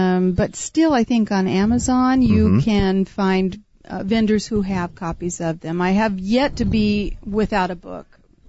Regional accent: California, United States; and originally, I'm from California, and just like you, made a lot of trips over to Italy over the years

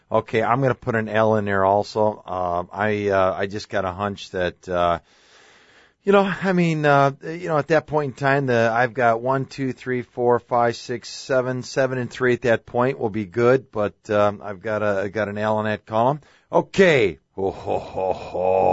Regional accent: Seattle, Washington, United States; Well, Seattle, that's my hometown. That wouldn't be a bad trip to take out there to see my mom and dad

